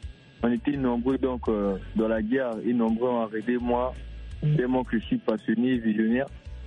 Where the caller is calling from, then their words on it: Brazzaville, Republic of the Congo; Chez nous à Brazza, il est 21h.